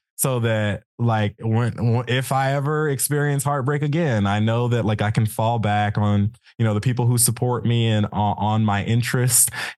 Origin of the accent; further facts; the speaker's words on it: Madison, Mississippi, United States; After I finished at the University of Southern Mississippi, I came back to my hometown. None of my friends are back yet. And then it's also Madison is sort of expensive to live in.